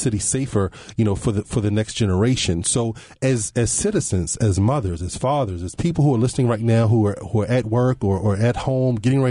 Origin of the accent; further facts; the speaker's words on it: Baltimore, Maryland, United States; I grew up in Baltimore, I've lived here all my life.